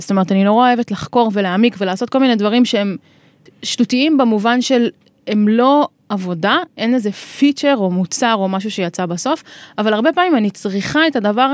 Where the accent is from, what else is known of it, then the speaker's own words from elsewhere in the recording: Tzora, Jerusalem District, Israel; גר היום, וגם נולדתי וגדלתי בקיבוץ